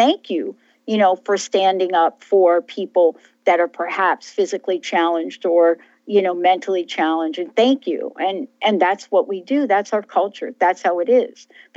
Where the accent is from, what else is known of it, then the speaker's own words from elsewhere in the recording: New York, United States; I'm from New York. We don't stay on the phone with wrong phone numbers.